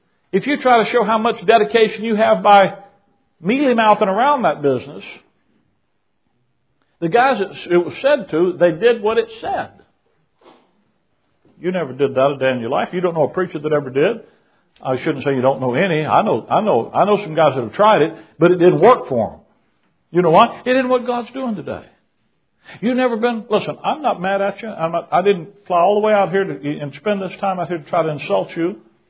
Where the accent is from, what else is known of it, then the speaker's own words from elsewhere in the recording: Alabama, United States; Now, I'm from Alabama. I know the difference between being up north and down south.